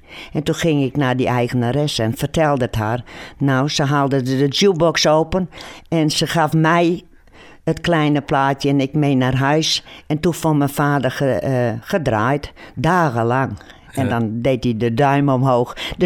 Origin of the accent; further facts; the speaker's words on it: Friesland, Netherlands; Ik weet natuurlijk, ik ben een Fries, hè?